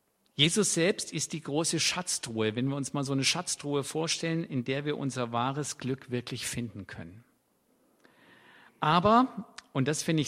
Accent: Baden-Württemberg, Germany; Das ist für mich als Schwabe super.

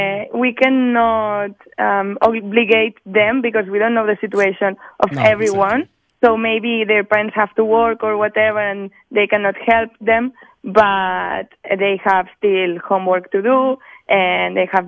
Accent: Barcelona, Catalonia, Spain; English is a second language; I'm from Barcelona, Spain

